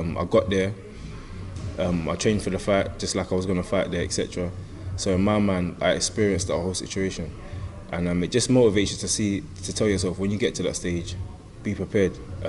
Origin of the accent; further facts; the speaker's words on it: London, United Kingdom; I'm from East London.